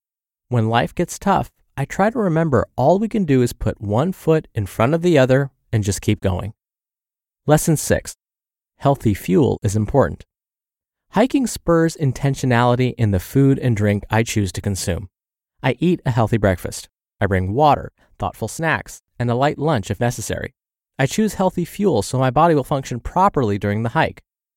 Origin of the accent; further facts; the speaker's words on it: South Dakota, United States; I could blame it on the fact that I grew up on the Great Plains of South and North Dakota.